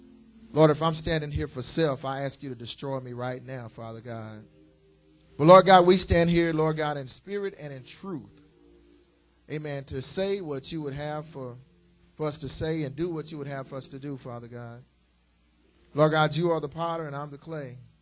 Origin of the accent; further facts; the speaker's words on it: Roxton, Texas, United States; Now, y'all know I'm from Roxton. This is home.